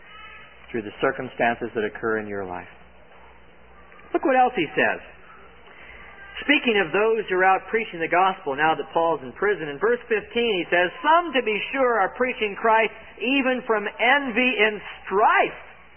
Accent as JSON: {"language": "English", "region": "California", "country": "United States", "said": "I'm from California originally, and if I wanted anyone to win, it would be the Lakers."}